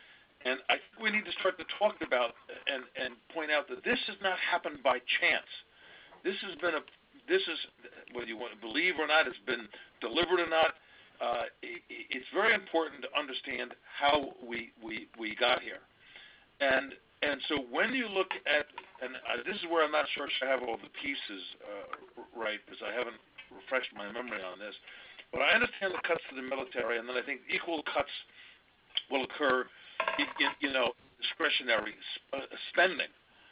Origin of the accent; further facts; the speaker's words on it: Vermont, United States; I'm from Vermont.